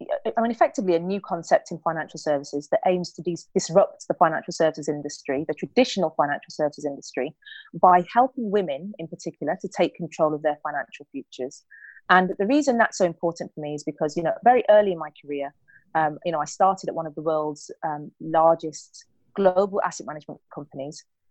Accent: United Kingdom; I've grown up in a very conservative family where, you know, particularly growing up in the UK

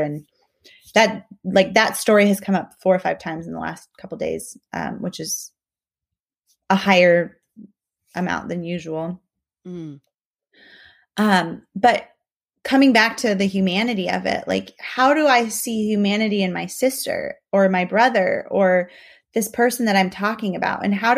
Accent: Mexico; I'm really thankful for not just my upbringing growing up in Mexico, but also living and working in other countries

